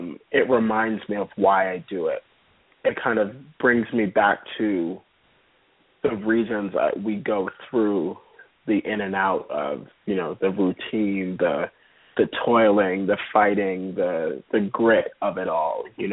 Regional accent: New York City, New York, United States; especially where I grew up in East Harlem, you don't have very many young men saying

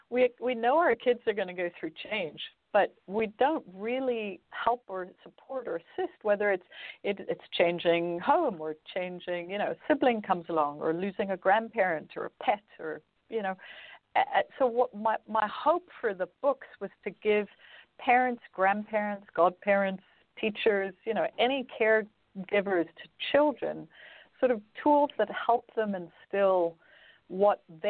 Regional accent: New York, United States; born there; accent: strange; also born or lived in Asia; So I have a strange accent. I was born in the U.S. I was born in New York. My parents are French and Belgian.

